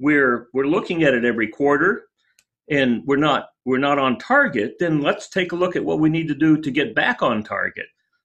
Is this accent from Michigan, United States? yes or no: no; Texas, United States; I grew up in Texas. Remember, I went to TCU.